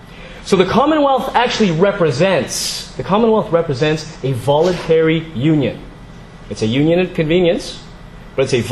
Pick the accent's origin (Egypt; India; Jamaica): Egypt; also born or lived in Canada; I grew up in Egypt and in Canada